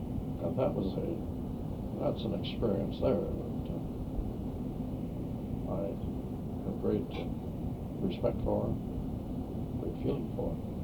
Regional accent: Traverse City, Michigan, United States; I came down from Traverse City, Michigan, where my home was.

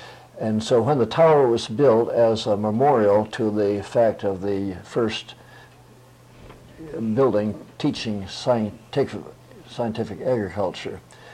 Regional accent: Michigan, United States; born there; Well, I was born in Michigan, went to school to Michigan State University.

